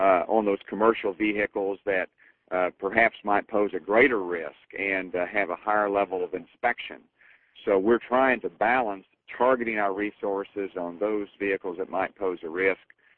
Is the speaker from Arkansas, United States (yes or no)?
yes; Arkansas, United States; I come from Arkansas